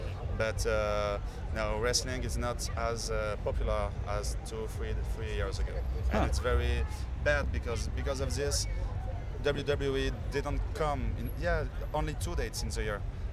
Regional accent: France; I'm from France.

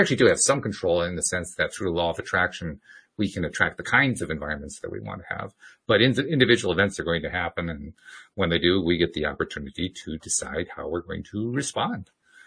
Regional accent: United States; I'm an American. I make me laugh, so why not?

